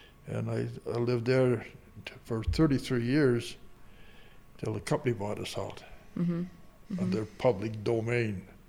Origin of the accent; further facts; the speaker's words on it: Meaderville, Montana, United States; born there; Well, I was born in Meaderville, mm-hmm. which was an Italian community. I was born in a house. I wasn't born in a hospital. I was born in a house on Front Street there.